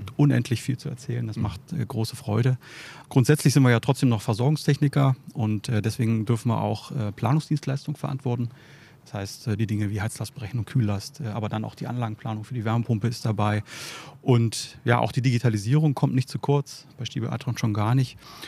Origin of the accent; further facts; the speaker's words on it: Saxony-Anhalt, Germany; also born or lived in Brandenburg; Bin aufgewachsen in Brandenburg und groß geworden in Sachsen-Anhalt.